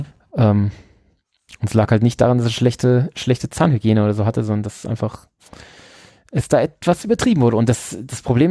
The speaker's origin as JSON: {"language": "German", "town": "Pflaumheim", "region": "Bavaria", "country": "Germany", "said": "über einen der Nachbarkinder in Pflaumheim damals, wo ich herkomme"}